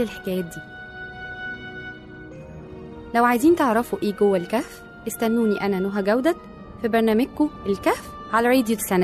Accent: Egypt; احنا عندنا في مصر عارفين أو عندنا علم بمعظم القوانين اللي بتطبق في البلد

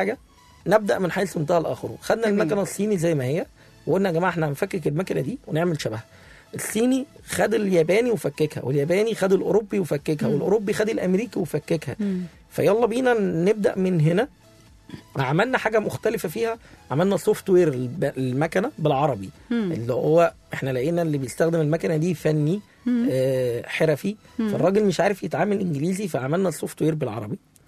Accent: Aswan Governorate, Egypt; كنا 4 شباب، 3 مننا كنا خريجين 2011 من جامعة المنيا، فاحنا 3 من الصعيد أسوان، واثنين نجا حمادي هنا.

